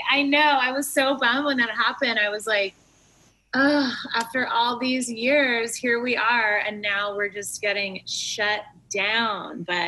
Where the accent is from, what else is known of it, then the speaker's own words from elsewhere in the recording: Los Angeles, California, United States; I grew up in kind of Westwood area, by the 405